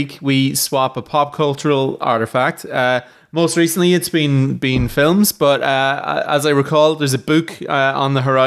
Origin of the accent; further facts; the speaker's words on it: Ireland; But yeah, I'm the Irish Stephen Wright on the fucking Reservoir Dogs Irish version.